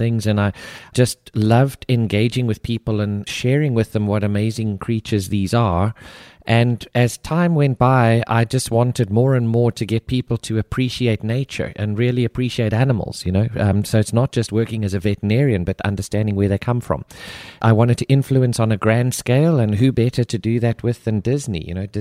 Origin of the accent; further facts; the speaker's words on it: South Africa; I studied in South Africa. I grew up, born and raised in South Africa, fantastic country.